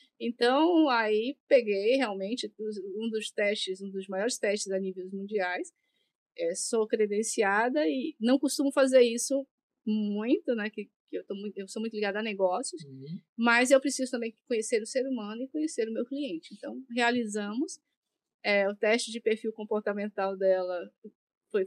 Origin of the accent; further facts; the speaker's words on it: Paraná, Brazil; now in Belém, Brazil; Sou do Paraná, moro alguns anos em Belém